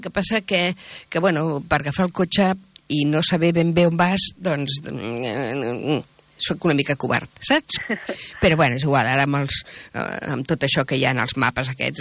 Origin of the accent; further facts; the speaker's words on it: Lleida, Catalonia, Spain; Perquè jo soc de Lleida i a Lleida al Pla sempre hi ha boira, saps?